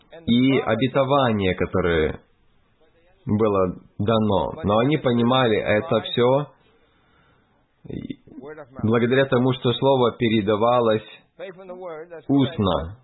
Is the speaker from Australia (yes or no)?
no; Brooklyn, New York, United States; born or raised there